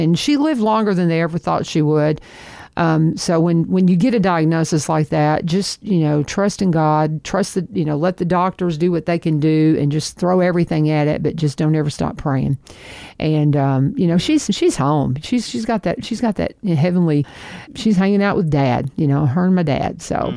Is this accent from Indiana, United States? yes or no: no; Kentucky, United States; he's like intense northerner, and I'm from Kentucky.